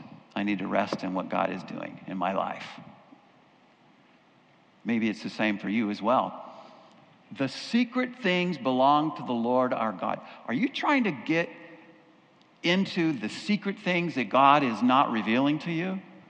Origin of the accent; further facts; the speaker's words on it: Castro Valley, California, United States; also born or lived in Hayward, United States; I grew up in Castor Valley, Hayward, right up the bay here.